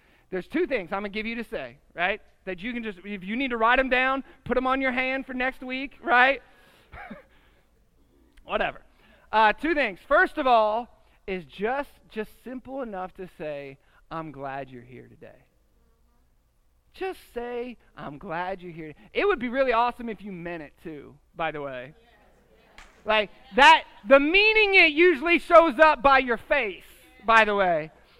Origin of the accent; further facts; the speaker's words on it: Columbus, Ohio, United States; now in Houston, United States; I know in Houston, we got people from all over the place. This took me a minute to learn because I'm from Columbus.